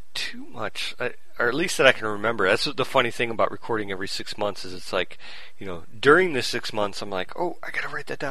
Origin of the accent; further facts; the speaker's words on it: Hammond, Indiana, United States; And I grew up in Hammond, Indiana, right next to Gary.